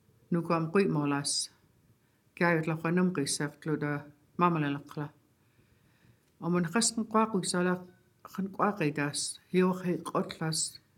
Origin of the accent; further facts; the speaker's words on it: British Columbia, Canada; first language Kwakwala; English is a second language; And my first language was Kwakola, our language.